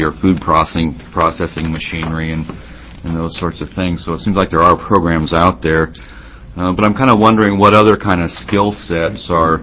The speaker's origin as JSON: {"language": "English", "region": "Oregon", "country": "United States", "tie": "born or raised there", "said": "When I was growing up in the Willamette Valley, we would all go out and work in the fields"}